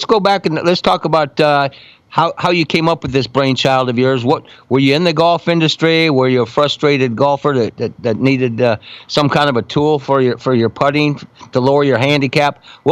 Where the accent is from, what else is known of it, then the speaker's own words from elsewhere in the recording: Iowa, United States; Defending the Midwest and my home state, Iowa, and I always throw Wisconsin in there because of my love and affinity for the Packers.